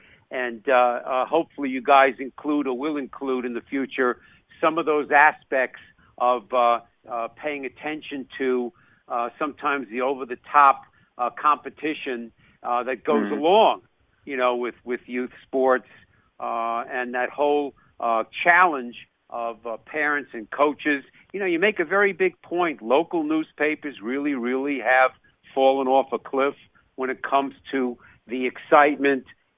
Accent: Long Island, New York, United States; You know, I come from Long Island, New York.

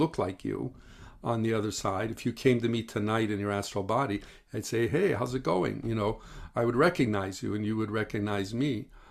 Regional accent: Midwest, United States; now in California, United States; I came to California from the Midwest because I was going to be in movies and television and all that.

